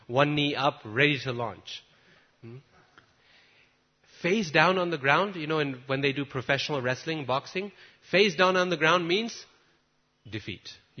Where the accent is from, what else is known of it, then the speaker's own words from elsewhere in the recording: Boise, Idaho, United States; I remember one time we had a Mayavadi guru visit Boise, my hometown in America.